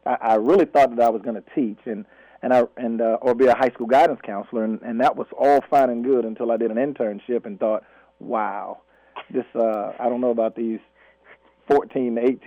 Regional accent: Newberry, South Carolina, United States; And, of course, I'm from Newberry, South Carolina.

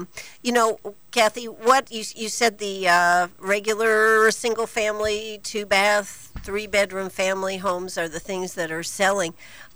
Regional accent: Maine, United States; I grew up in Maine, and I used to go visit my grandmother, and she had chickens.

